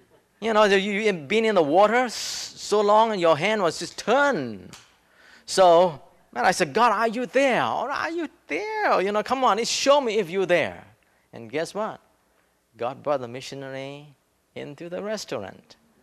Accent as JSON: {"language": "English", "country": "Thailand", "second_language": "English", "said": "I'm from Thailand. I just finished the Bible college. I'm going back to my people to share the good news, what I have learned here."}